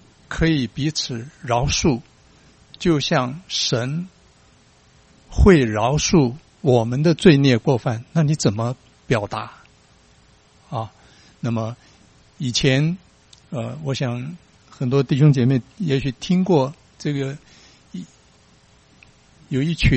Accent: China; 所以当我们中国人，如果你旅游到中东去看到这个叶子的时候，你不会说它是无花果，你会说它是桑树。

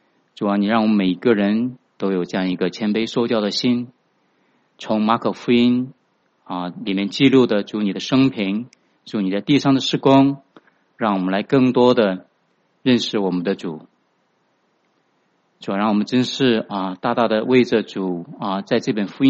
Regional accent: China; now in United States; 我是从大陆过来00年2000年哈、我们过来到美国，然后是07年我们是在湾区，在南湾啊 Mountview 的一家教会，我们受洗归给主。

